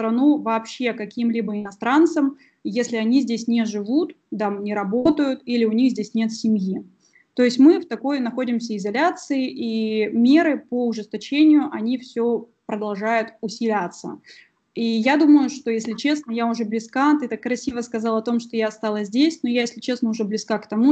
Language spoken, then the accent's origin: Russian; Ural, Russia; Я из России, я с Урала. Я думаю, что кто знает, что это за регион, там часто бывает холодно и снежно. И как-то вот скажу так, что до 25 лет своей жизни я находилась там.